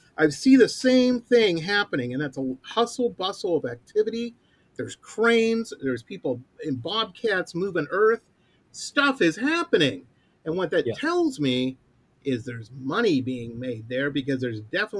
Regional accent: Detroit, Michigan, United States; I grew up in Detroit. It wouldn't happen there either.

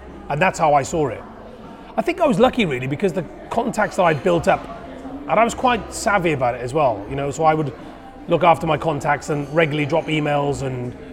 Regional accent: Cardiff, Wales, United Kingdom; accent: Cardiff; because my accent, I was very Cardiff, I was, you know, I've refined my accent over the years.

